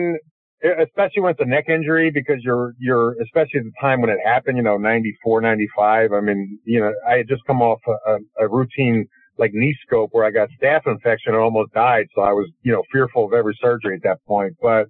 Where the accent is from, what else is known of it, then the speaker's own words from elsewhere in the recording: Philadelphia, Pennsylvania, United States; I mean, I came from Philadelphia, went to Pittsburgh, so we're used to, you know, old school working people.